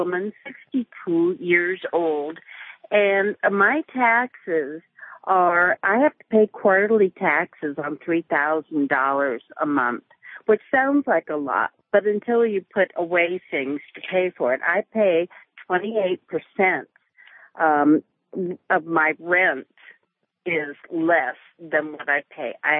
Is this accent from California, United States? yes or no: no; Wisconsin, United States; I'm from Wisconsin, and I'm a union person.